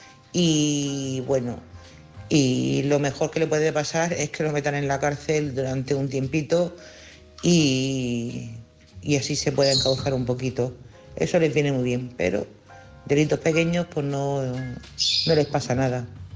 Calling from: Cádiz, Andalusia, Spain; de Cádiz.

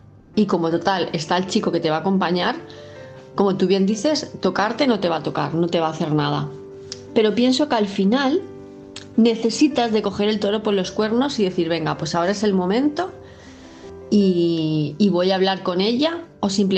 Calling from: Palma, Balearic Islands, Spain; de Palma de Mallorca

